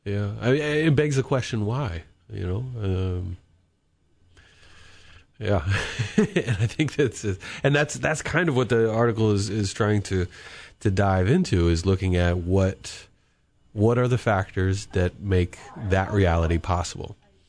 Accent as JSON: {"language": "English", "town": "Charlottesville", "region": "Virginia", "country": "United States", "tie": "born or raised there", "said": "they were certainly there in the 90s when I was growing up in Charlottesville"}